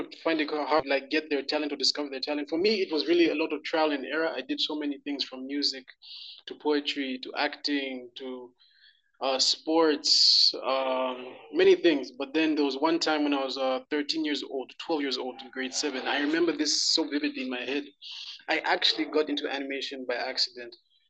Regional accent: Cape Town, Western Cape, South Africa; also born or lived in Johannesburg; So I was born in Cape Town, South Africa. Much of that is really fog in my memory. But let me just move to the time where we moved into Johannesburg.

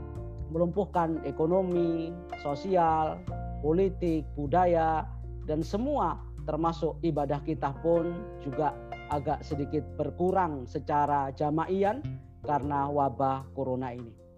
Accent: Pasuruan, East Java, Indonesia; born there; lahir di Kota Pasuruan, Jawa Timur, tahun 64, ya. Dan pernah belajar di pesantren Tebu Ireng sejak tahun 77 sampai tahun 84-85.

